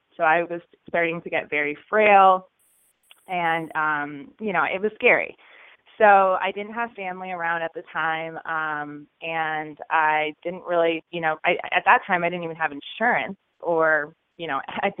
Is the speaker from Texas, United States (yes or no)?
no; Litchfield, Connecticut, United States; I grew up in a small town in Litchfield, Connecticut. Graduated with about 87 mm-hmm. people in my class.